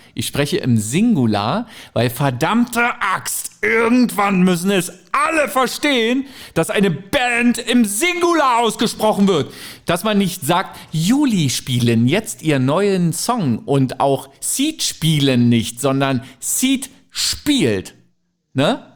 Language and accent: German; East Germany, Germany; Also ich bin halt im Osten groß geworden.